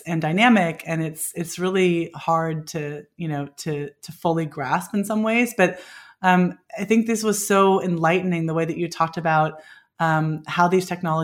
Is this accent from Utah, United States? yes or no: no; California, United States; I grew up in the Bay Area, and we crossed the Bay Bridge all the time, right? To go in and out of San Francisco to the East Bay to San Francisco